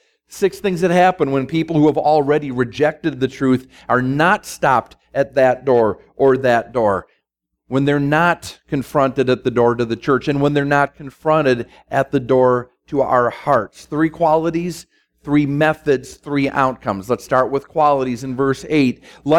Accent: Minneapolis, Minnesota, United States; is planning a church in my hometown up in Minneapolis

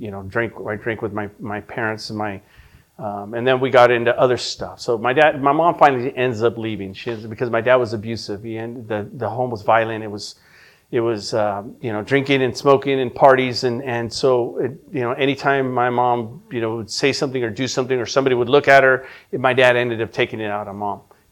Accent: California, United States; And but born and raised in California, born to a beautiful Italian woman.

